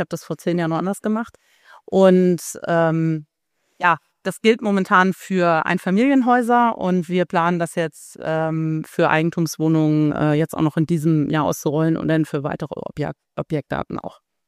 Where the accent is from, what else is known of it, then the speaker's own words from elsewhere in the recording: Frankfurt, Hesse, Germany; ich komme aus Frankfurt